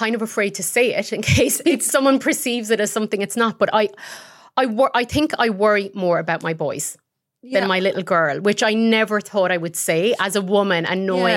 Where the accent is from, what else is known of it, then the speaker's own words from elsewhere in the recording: Ireland; I was raised in Ireland.